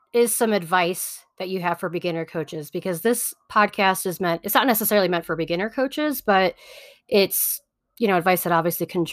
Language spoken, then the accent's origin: English; Midwest, United States; I have to admit, I am super, super jealous because I'm from the Midwest.